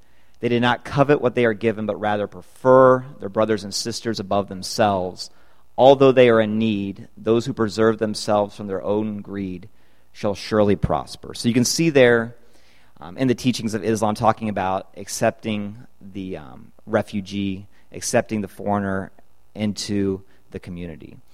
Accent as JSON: {"language": "English", "region": "Illinois", "country": "United States", "tie": "born or raised there", "also_born_or_lived": "Costa Rica", "moved": "as an adult", "lives_now": "Greenville, United States", "said": "I grew up in Illinois, but I moved down to Costa Rica after I finished my undergrad."}